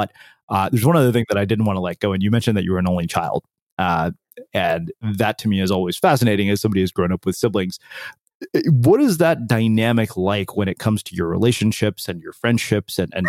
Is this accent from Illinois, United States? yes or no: no; College Station, Texas, United States; I grew up in College Station, and that's probably nowhere as near as like hardcore as many of the small, you know, real small Texas towns like Odessa and places like that.